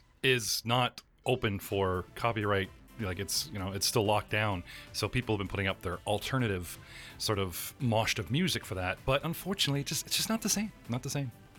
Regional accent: Canada; you're Canadian like myself. Mm-hmm. Born and bred in Ontario, and have the classic beer drinking, hockey upbringing, far enough north of the city that, you know, somebody in the house owns a gun.

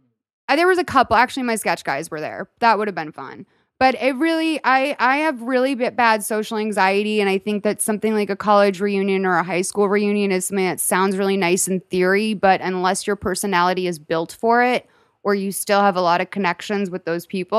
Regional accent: Lexington, Massachusetts, United States; Lexington, Massachusetts.

